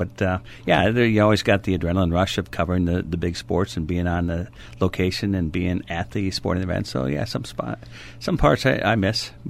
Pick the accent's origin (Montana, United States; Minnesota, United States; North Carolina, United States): Minnesota, United States; Edina; Yeah, I grew up in the Edina area. I went to school at Edina East High School and then down to the college at Minnesota State Mankato.